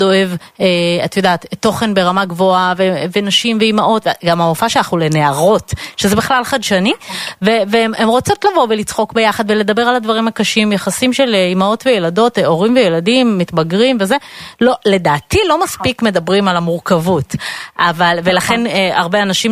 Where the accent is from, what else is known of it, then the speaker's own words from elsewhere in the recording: Bnei Brak, Tel Aviv District, Israel; אני גם גדלתי בבני ברק